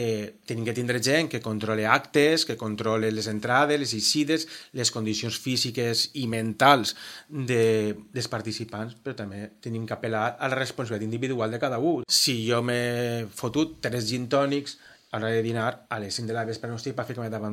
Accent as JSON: {"language": "Catalan", "town": "Nules", "region": "Valencian Community", "country": "Spain", "tie": "born or raised there", "said": "Jo m'he criat, soc de Nules, i jo no entenc les festes si no hi ha bou"}